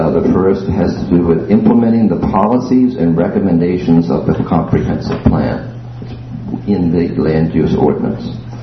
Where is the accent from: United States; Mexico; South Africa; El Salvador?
United States; Islesboro, Maine; I am from Islesboro.